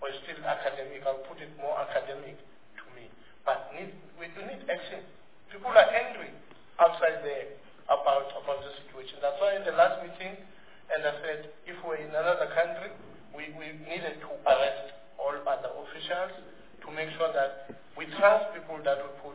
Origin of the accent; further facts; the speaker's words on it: KwaZulu-Natal, South Africa; I'm from KwaZulu-Natal. I shop in Kosi, and I know they're in Belgium.